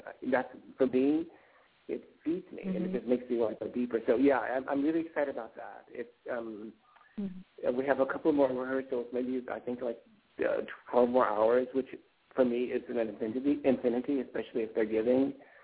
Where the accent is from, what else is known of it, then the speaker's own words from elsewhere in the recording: Chicago, Illinois, United States; I was really young. I'm from Chicago, and I graduated from high school.